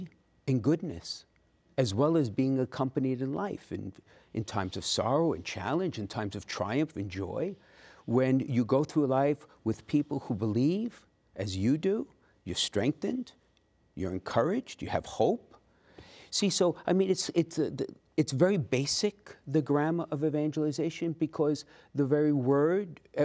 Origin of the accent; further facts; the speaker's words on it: Brooklyn, New York, United States; I was born and raised in Brooklyn. I was a priest in Brooklyn, a pastor in Brooklyn.